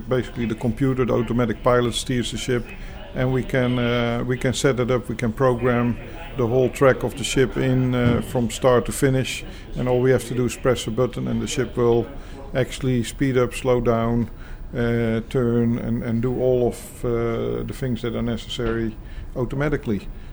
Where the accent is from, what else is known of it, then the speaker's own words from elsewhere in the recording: Roosendaal, North Brabant, Netherlands; English is a second language; I'm originally from the Netherlands, from a town called Roosendaal, right on the border with Belgium. If you ever traveled by train from, say, Amsterdam to Paris, you came by my house.